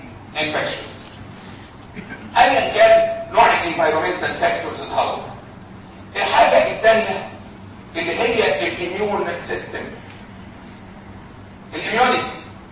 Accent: Egypt; وجد عندنا في مصر اللي هو الحاجات اللي احنا بنشوفها

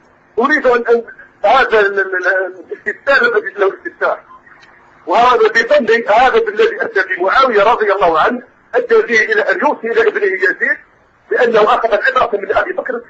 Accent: Algeria; انا جزائري

